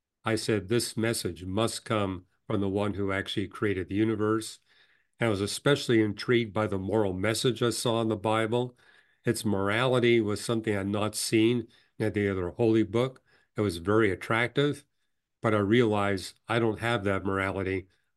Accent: Vancouver, British Columbia, Canada; because I grew up in Vancouver.

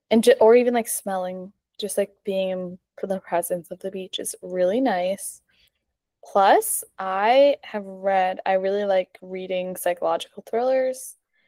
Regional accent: New Jersey, United States; when we do say we're from Jersey

